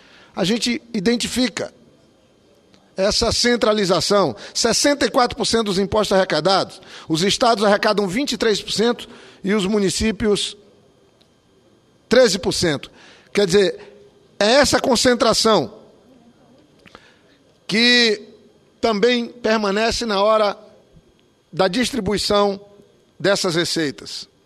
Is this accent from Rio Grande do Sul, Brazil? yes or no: no; Acre, Brazil; como acriano